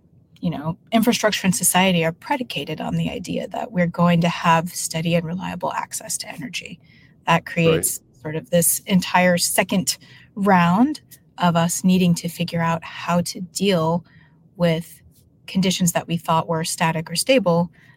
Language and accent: English; Denver, Colorado, United States; I briefly had a stint in a suburb of Denver, but born and raised in Denver.